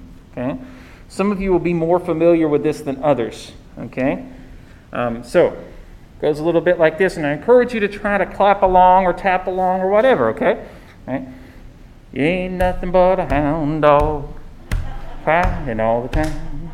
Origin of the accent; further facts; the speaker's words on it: Mitchell County, United States; I remember growing up in Little Mitchell County